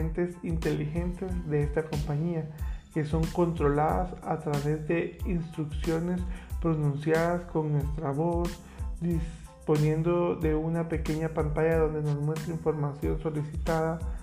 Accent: Guatemala; Actualmente en mi país, que es Guatemala, no he escuchado ni tengo conocimiento que existan esos cascos

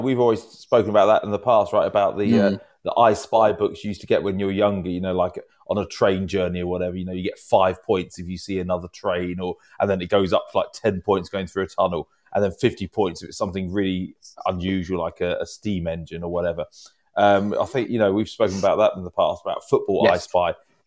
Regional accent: Isle of Sheppey, South East England, United Kingdom; growing up in the Isle of Sheppey

